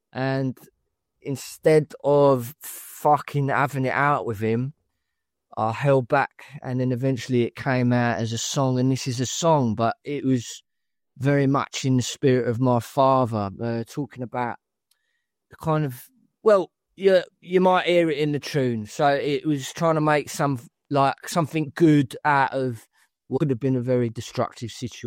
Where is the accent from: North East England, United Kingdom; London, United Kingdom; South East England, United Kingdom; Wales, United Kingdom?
London, United Kingdom; Well, I hail originally from London